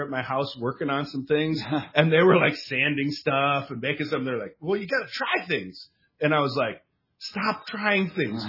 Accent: Minnesota, United States; now in San Diego, United States; Well, you know, I grew up in Minnesota, but I came out to San Diego, and I started fishing out here

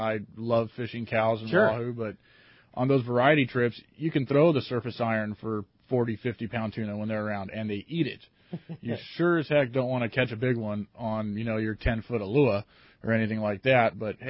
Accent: San Diego, California, United States; being born and raised in San Diego, is surface iron fishing.

